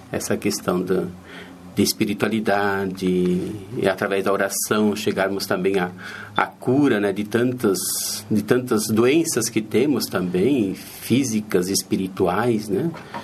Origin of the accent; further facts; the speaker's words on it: Coronel Vivida, Paraná, Brazil; Aqui estou gostando, porque é a minha terra, né? Eu me criei aqui em Coronel Vivida e agora faz um ano que eu retornei para cá.